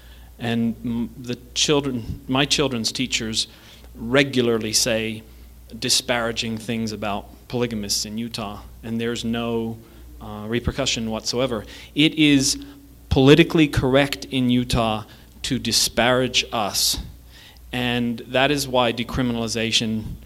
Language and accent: English; England, United Kingdom; now in United States; from having moved from England and to come here to America, because where I grew up, there's a lot of socialism and liberalism in England